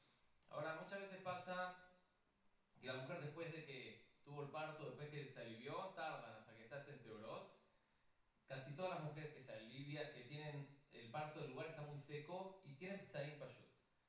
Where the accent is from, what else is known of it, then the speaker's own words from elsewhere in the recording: Argentina; Yo soy de Argentina, sí, pero voy mucho a México.